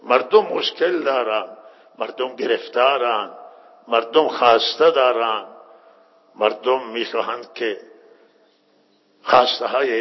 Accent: Iran; ما هم ایرانیم و شهروند ایرانیم

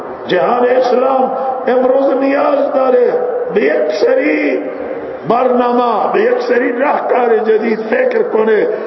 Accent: Iran; ما ایرانی هستیم، آبا و اجداد ما برای این وطن کشته دادن

